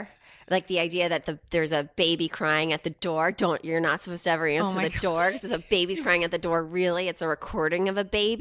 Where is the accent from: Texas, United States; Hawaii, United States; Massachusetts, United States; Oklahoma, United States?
Texas, United States; Houston; I remember growing up in Houston, a lot of people had pools because it's 110 degrees.